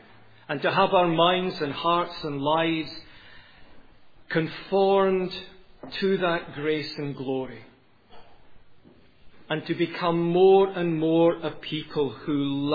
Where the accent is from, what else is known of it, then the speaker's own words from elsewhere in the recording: Glasgow, Scotland, United Kingdom; accent: Educated Glasgow; In case you're wondering, it is Scottish, but it's called Educated Glasgow. I was raised in the roughest part of Glasgow, but it's amazing what 10 years at university can do for an East End boy from Glasgow.